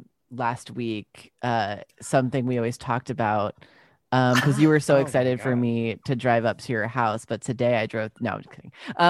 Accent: New York, United States; So I, I grew up on Long Island and then I moved to the city when I was like 18. I did school there and then I lived in Brooklyn in an apartment for a little while.

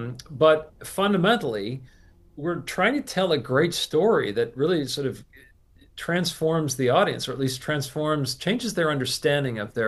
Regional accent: Canada; is I'm Canadian.

